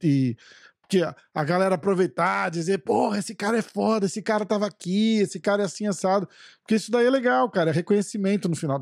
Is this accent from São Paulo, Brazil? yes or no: yes; São Paulo, Brazil; eu sou de São Paulo. Eu fico entre São Paulo e Guarujá, onde meu pai mora